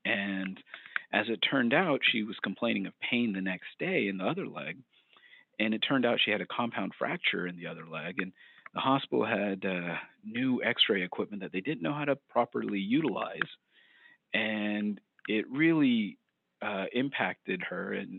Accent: Alabama, United States; also born or lived in Florida; I grew up in Alabama and Florida for most of my life and went to the University of Alabama at Birmingham

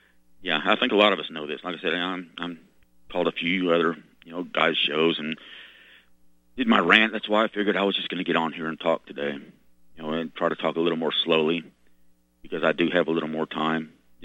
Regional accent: Arkansas, United States; You know, I grew up in Arkansas.

